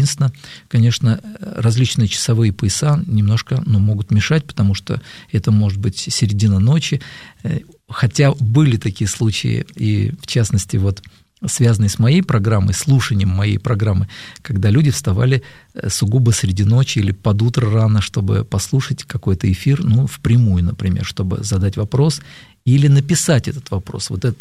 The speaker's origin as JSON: {"language": "Russian", "region": "Moscow", "country": "Russia", "tie": "born or raised there", "said": "я москвич, ну, так сказать, родился здесь, в Москве"}